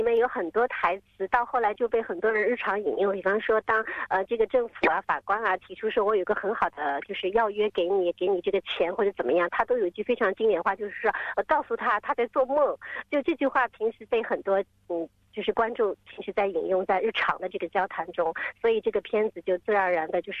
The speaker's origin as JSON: {"language": "Chinese", "country": "Australia", "said": "其实这个大多数的这个转播的工作是由我们澳大利亚人来完成的"}